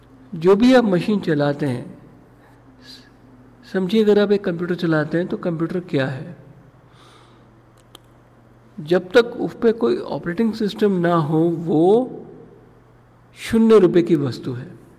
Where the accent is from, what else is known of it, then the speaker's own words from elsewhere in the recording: Pune, Maharashtra, India; मैं पूना से हूँ